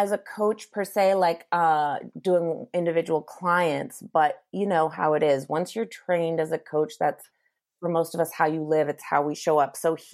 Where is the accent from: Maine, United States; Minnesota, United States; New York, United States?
Maine, United States; Cape Elizabeth; So I grew up in Southern Maine, on the coast of Southern Maine, in a town called Cape Elizabeth, where I now still live and where I now still hold my retreats and Rockstar Camp.